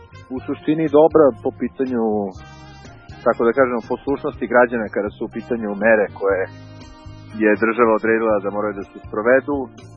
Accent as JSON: {"language": "Serbian", "country": "Serbia", "moved": "yes", "lives_now": "Canada", "said": "ja živim u Kanadi, sa svojih 16 godina sam imao potrebu da objasnim ljudima kada me pitaju odakle si, pa ja kažem iz Srbije"}